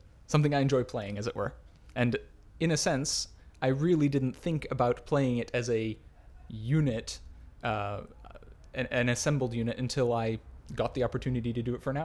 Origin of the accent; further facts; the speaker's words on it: Texas, United States; moved away as an adult; also born or lived in Oklahoma; now in London, United Kingdom; Well, most recently Oklahoma, but I grew up partially in Texas as well.